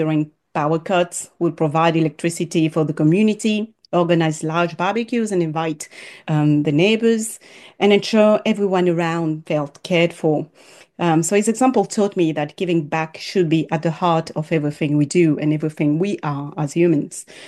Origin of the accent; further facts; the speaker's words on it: Côte d’Ivoire; venture that is deeply tied to the values that my father taught me and the needs that I've witnessed growing up in the Ivory Coast.